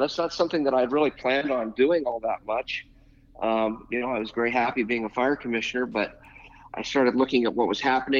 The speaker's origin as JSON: {"language": "English", "town": "Rawlins", "region": "Wyoming", "country": "United States", "tie": "born or raised there", "said": "I was born and raised in Rawlins, Wyoming. My father was a railroad engineer"}